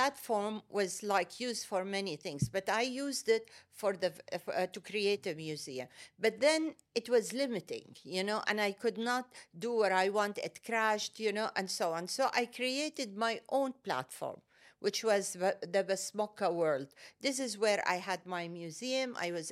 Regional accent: Saudi Arabia; I come from Saudi Arabia.

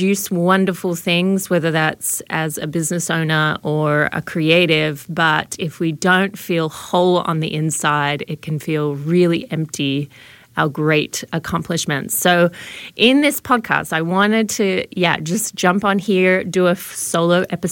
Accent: Melbourne, Victoria, Australia; accent: Australian; now in United States; as you can probably tell from my probably watered down accent, I am from Melbourne, Australia, and I love my Aussies. I've been living in California for the last 10 years nearly

